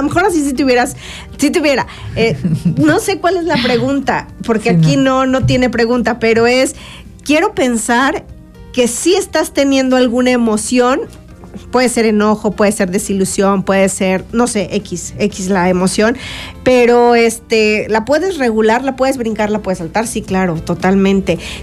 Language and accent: Spanish; Mexico; la verdad es que culturalmente, como mexicanos, crecemos desde que crecemos